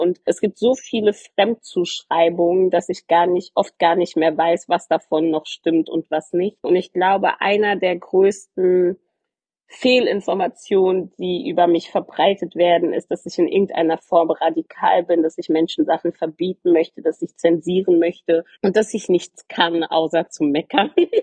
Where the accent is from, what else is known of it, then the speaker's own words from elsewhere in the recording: Frankfurt, Hesse, Germany; Ich komme aus Frankfurt